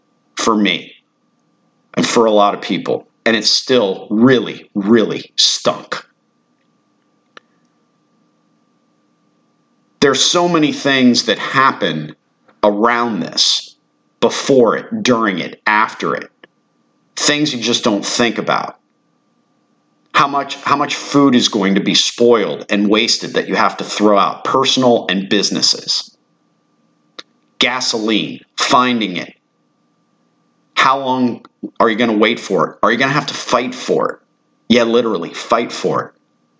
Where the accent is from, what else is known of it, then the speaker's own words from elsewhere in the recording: Redington Shores, Florida, United States; thank God they didn't have to go through this in the house that I grew up in Reddington Shores.